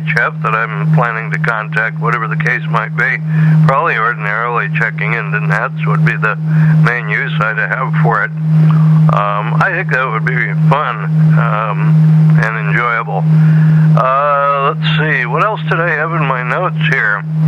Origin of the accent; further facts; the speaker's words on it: Connecticut, United States; And, Tim, I'm from Connecticut, so I say, if it ain't fixed, don't break it.